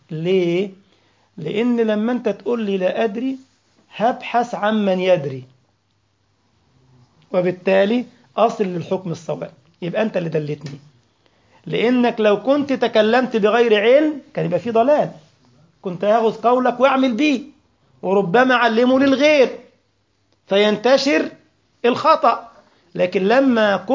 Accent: Egypt; يعني مثلا أضرب مثال على بلدنا مصر

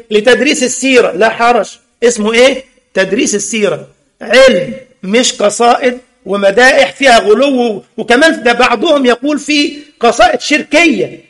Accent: Egypt; لدرجة أن أحد المعممين عندنا في مصر للأسف يقول

